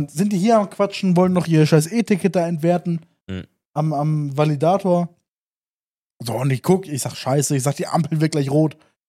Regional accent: Münster, North Rhine-Westphalia, Germany; Ich bin Münsteraner

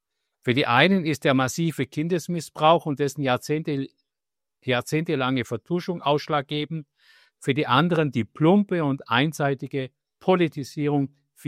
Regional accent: Kronburg, Bavaria, Germany; Ich komme aus Kronburg, da gibt es einen herrlichen Markt in der Burg oben, wunderschön im Allgäu bei schönem Wetter, bester Blick in die Berge.

